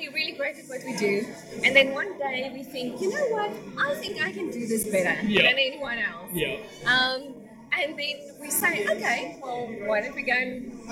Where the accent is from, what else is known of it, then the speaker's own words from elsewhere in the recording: South Africa; also born or lived in United Kingdom; now in Australia; Clearly with my accent, I am from South Africa. But I also lived in the UK for 2 years, and I've now been living in Australia for about 8 years.